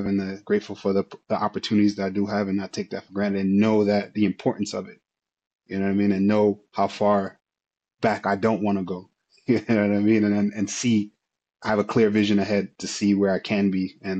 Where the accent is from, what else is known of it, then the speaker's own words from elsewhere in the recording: Jamaica; especially growing up in Jamaica